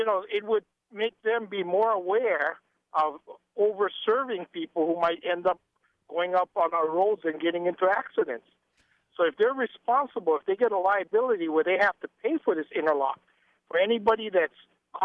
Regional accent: Hawaii, United States; I grew up on Oahu.

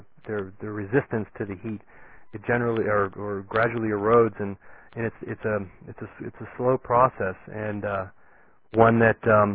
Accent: Florida, United States; I'm from Florida. This is what we can't live without air conditioning.

